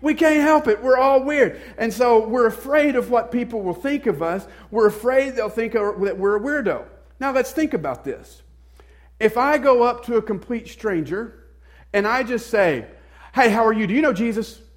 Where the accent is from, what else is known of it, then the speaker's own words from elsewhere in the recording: Southern US, United States; I mean, you guys know just from the accent, I grew up in the South.